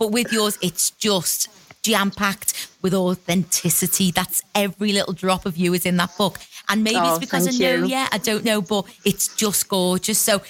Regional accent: Liverpool, North West England, United Kingdom; accent: Scouse; It was written in my accent, so obviously I could really warm to the characters, you know, all the name, the places, the localisms that you put in there. For the likes of us Scouse girls, us ladies of Liverpool, it was just a joy

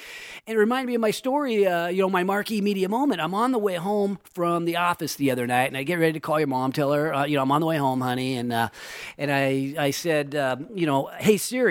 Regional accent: Sacramento, California, United States; now I'm trying to help my hometown, the hometown that grew me up, and you know, help. It's the best way to meet the most ambitious people in Sacramento

